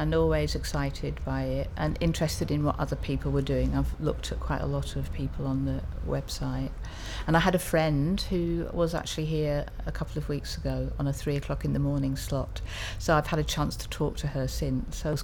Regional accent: East of England, United Kingdom; now in England; In Essex, but I've been in Yorkshire for the last 38 years, something like that.

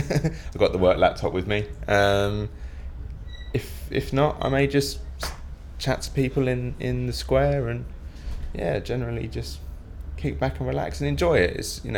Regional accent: Norwich, East of England, United Kingdom; I am 26 now, and I come from Norwich.

